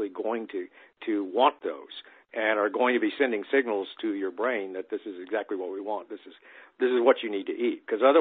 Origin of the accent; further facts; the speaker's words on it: San Antonio, Texas, United States; So, for example, I grew up in Texas in the 50s in San Antonio and early 60s, let's say.